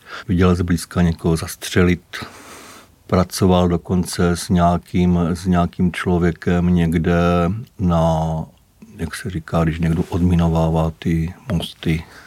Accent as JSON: {"language": "Czech", "town": "Olomouc", "region": "Olomouc Region", "country": "Czechia", "tie": "born or raised there", "said": "Takže tohle vlastně byla doba mého dětství na Tabulovém vrchu v Olomouci."}